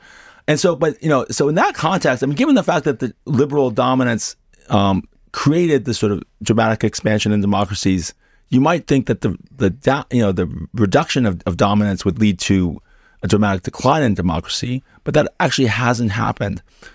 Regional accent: United States; in my home country, the United States, for us is an existential election.

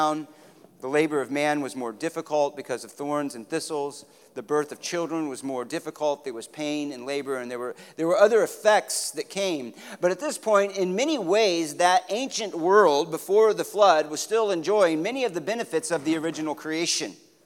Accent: California, United States; We came from Southern California, as you know, and fires is one of the seasons of Southern California.

